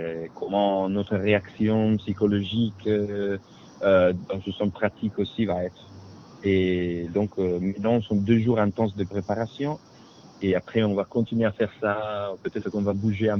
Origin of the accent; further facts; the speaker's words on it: Italy; French is a second language; C'est aussi un peu facile pour moi, parce que je suis italien